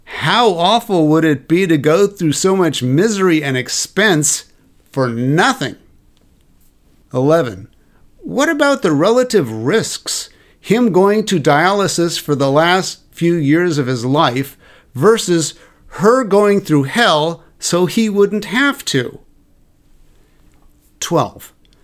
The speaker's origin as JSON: {"language": "English", "region": "California", "country": "United States", "said": "Okay, I'm a mystic from California."}